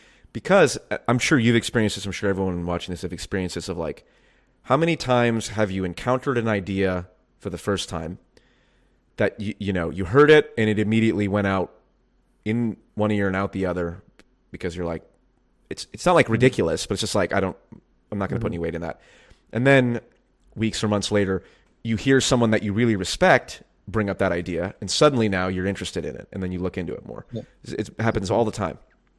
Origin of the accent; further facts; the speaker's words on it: the South, United States; the thing that really like drives me is I grew up in the Christian South